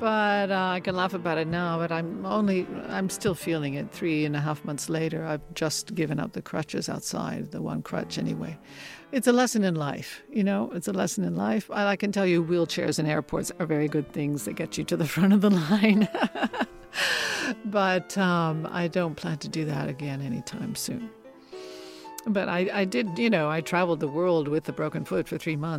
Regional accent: Canada; it means a lot to me that my home country, Canada, doesn't forget me.

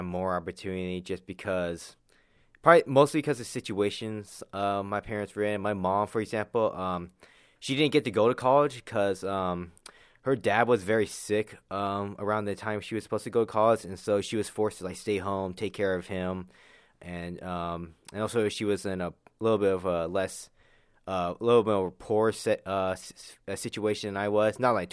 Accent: Glendale, Arizona, United States; also born or lived in Seoul, South Korea; I'm a sophomore at Concordia University, Irvine, and I'm from Glendale, Arizona. I was born in Seoul, South Korea on January 20th, 1993.

